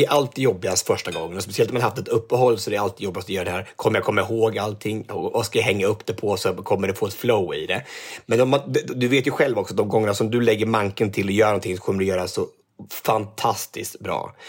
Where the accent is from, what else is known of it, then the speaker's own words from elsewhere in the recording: Örebro, Örebro County, Sweden; Och så häftigt att få göra hemma i Örebro, ändå i den region jag kommer ifrån.